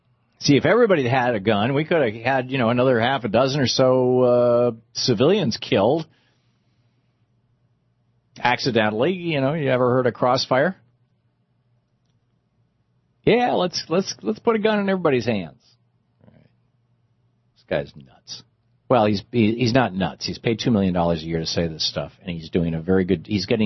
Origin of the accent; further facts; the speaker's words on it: Michigan, United States; You know, Michigan, when I grew up in Michigan, there were actually oil wells in the 1950s and 60s.